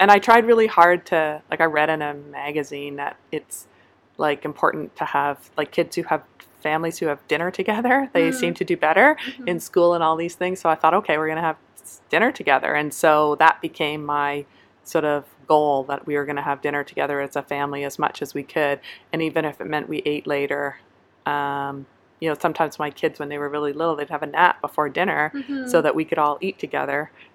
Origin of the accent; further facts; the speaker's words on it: Montreal, Quebec, Canada; also born or lived in Saint John, New Brunswick / Chicago; So I was born in St. John, New Brunswick. I'm the youngest of four kids. I have two older sisters and an older brother. I moved to, well, briefly to Chicago when my father did his PhD there, and then to Montreal when I was about four